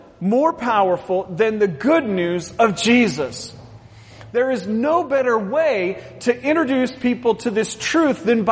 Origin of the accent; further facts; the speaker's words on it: Portland, Oregon, United States; So, we grew up in Portland, Oregon, right? The church out there. We grew up there, worked there, served there, every area ministry in the church.